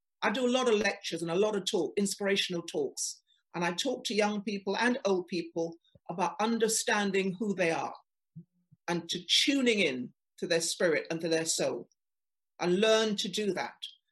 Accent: Trinidad & Tobago; accent: Trinidadian; now in England, United Kingdom; I did that when I came to England because of my accent. I had a Trinidadian accent and I used to talk with my Trinidadian accent.

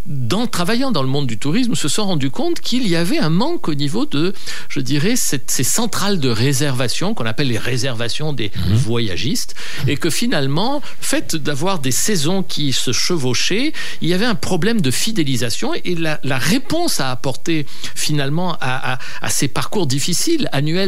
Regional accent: Egypt; Je suis originaire d'Égypte.

